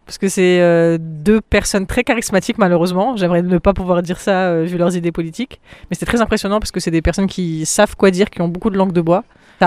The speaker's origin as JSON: {"language": "French", "town": "Apt", "region": "Provence-Alpes-Côte d'Azur", "country": "France", "tie": "born or raised there", "said": "j'ai grandi dans le Vaucluse, j'ai fait mon collège à Apt et mon lycée à Apt"}